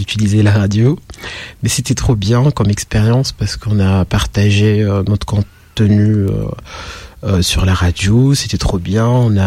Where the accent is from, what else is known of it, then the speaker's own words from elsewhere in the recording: Tunisia; now in Lyon, France; je suis tunisien, je suis à Lyon pour faire des études de psychologie.